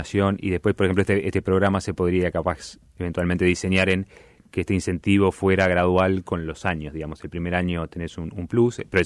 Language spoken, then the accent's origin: Spanish; Uruguay; como uruguayos